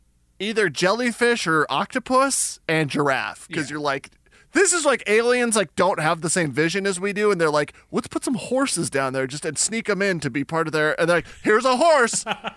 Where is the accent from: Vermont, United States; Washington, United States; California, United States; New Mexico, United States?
New Mexico, United States; Albuquerque; I'm from Albuquerque, New Mexico, and so whatever the stupid biological park is down there, whatever they call it, they had giraffes